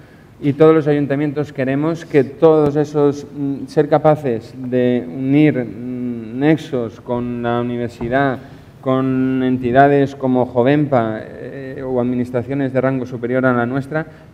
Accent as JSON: {"language": "Spanish", "town": "Novelda", "region": "Valencian Community", "country": "Spain", "said": "por lo menos de donde yo vengo, en Novelda, hay una cantidad de gente que sabe hacer de todo y con gracia y con arte."}